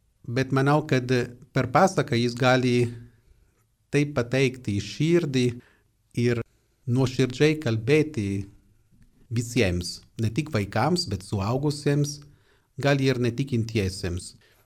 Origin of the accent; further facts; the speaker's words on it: Turin, Piedmont, Italy; born there; Lithuanian is a second language; esu italas, esu salizietis ir iš tos pačios gimtinės, gimęs Turine, kaip Bruno Ferrero.